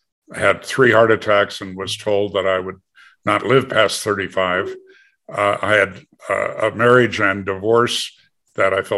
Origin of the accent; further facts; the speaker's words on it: Green Bay, Wisconsin, United States; moved away as an adult; I grew up in Green Bay, Wisconsin, which, you know, takes the international award for craziness about football.